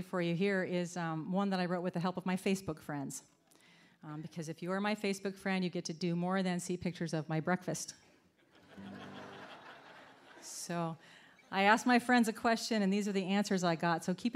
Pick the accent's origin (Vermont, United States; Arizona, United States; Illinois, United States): Arizona, United States; now in Canada; gone back to Arizona where I'd come from. And now I live in Canada because I'm married a Canadian